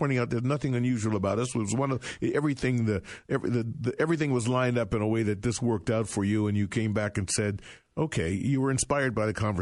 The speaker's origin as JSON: {"language": "English", "town": "Detroit", "region": "Michigan", "country": "United States", "tie": "born or raised there", "also_born_or_lived": "Ohio", "said": "I was born in Detroit. Moved away to Ohio for a while and then back to Detroit. Graduated from Cass Tech there in Detroit and on and on"}